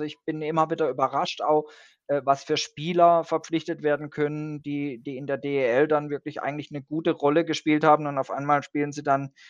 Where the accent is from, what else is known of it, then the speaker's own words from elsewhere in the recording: Freiburg, Baden-Württemberg, Germany; wobei als Freiburger gibt es eigentlich nur ein Derby, nämlich Freiburg gegen Schwenningen